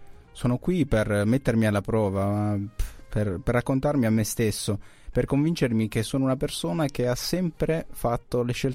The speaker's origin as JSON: {"language": "Italian", "town": "Rome", "region": "Lazio", "country": "Italy", "tie": "born or raised there", "said": "Sono nato a Roma il 14 gennaio 1919."}